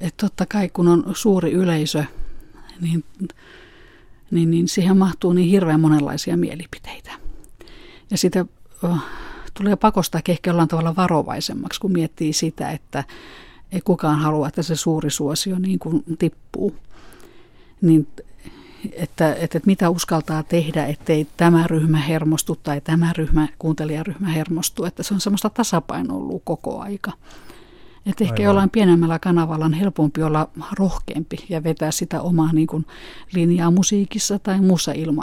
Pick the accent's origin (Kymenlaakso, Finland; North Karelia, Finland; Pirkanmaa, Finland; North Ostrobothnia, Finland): Kymenlaakso, Finland; Mä oon aika semmoinen kotiseuturakas ihminen. Oon Kymenlaaksosta kotoisin